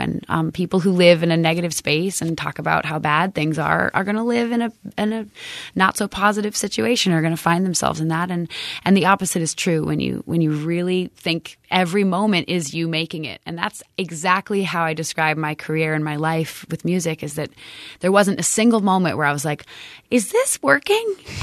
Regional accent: Vermont, United States; So even saying that I was from Vermont was really partly it wasn't true. I was from everywhere that I was at that time, and I would miss home a lot, and I think Vermont is always going to be home in that way, you know.

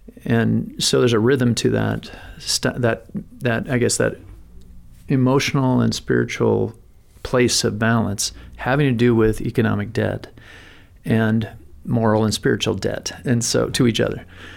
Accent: Montana, United States; So in Montana, growing up in Montana

